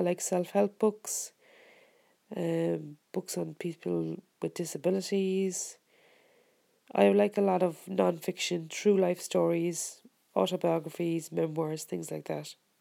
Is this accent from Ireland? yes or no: yes; Cork, Munster, Ireland; I'm from Ireland. I'm from Cork in Ireland, which is in the south of Ireland, and I'm 35 years old, and I live alone with my guide dog